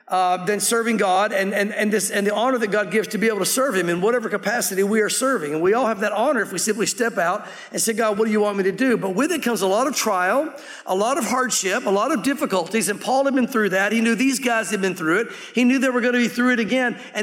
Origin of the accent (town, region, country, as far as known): Tennessee, United States; also born or lived in Santa Fe